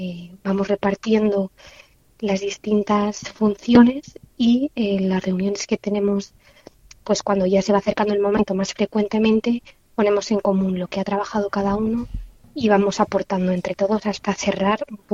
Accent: Torremocha de Jarama, Community of Madrid, Spain; yo soy de un pueblo chiquitito de la diócesis, ¿no? Que está ya al límite, que es Torremocha de Jarama. Y pues yo soy de la parroquia de San Pedro de Torremocha.

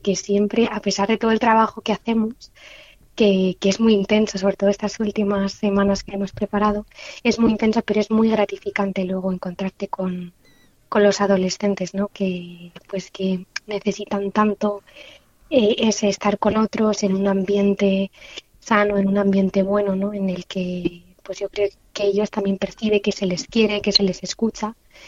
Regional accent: Torremocha de Jarama, Community of Madrid, Spain; yo soy de un pueblo chiquitito de la diócesis, ¿no? Que está ya al límite, que es Torremocha de Jarama. Y pues yo soy de la parroquia de San Pedro de Torremocha.

